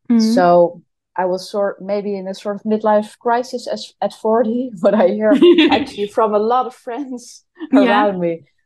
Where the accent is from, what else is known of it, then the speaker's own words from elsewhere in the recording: Leiden, South Holland, Netherlands; English is a second language; also born or lived in Amsterdam; I was born in Leiden in the Netherlands. And then I moved out of the house when I was 18 to Amsterdam.